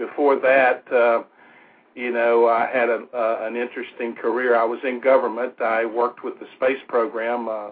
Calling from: Birmingham, Alabama, United States; I'm in Birmingham, Alabama. Our offices are in Pelham, which is a little suburb of Birmingham.

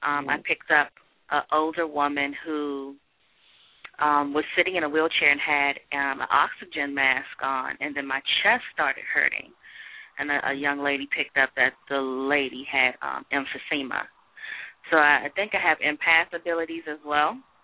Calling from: Maryland, United States; I'm calling from Maryland.

